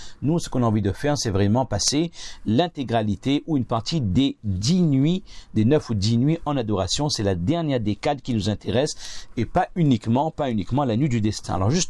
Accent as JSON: {"language": "French", "region": "Réunion", "country": "France", "said": "on a chez nous à La Réunion"}